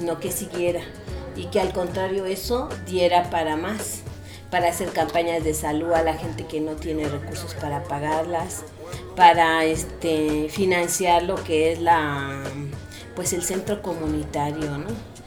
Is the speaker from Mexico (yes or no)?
yes; Mexico; pues somos todos los mexicanos que pagamos impuestos, ¿no?